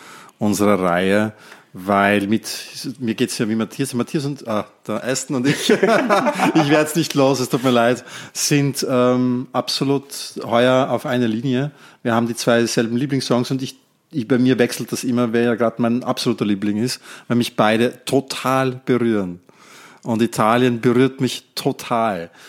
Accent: Netherlands; obwohl ich als Niederländer natürlich mir einen niederländischen Sieg gleichzeitig wünsche

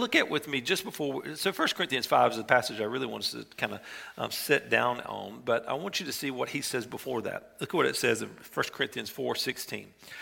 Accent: Monroe, North Carolina, United States; But I grew up in Monroe, North Carolina, right outside of Unionville area. And we actually, across the house that we grew up in, across the street basically from our house, was a chicken farm.

